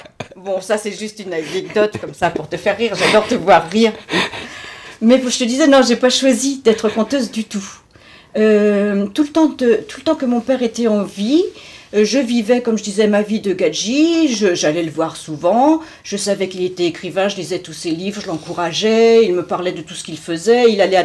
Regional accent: France; je suis pas plus fière d'être française

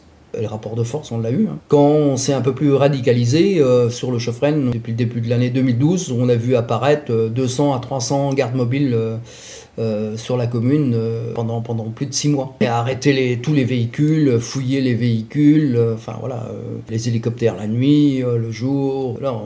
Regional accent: Normandy, France; chez nous, dans la Manche

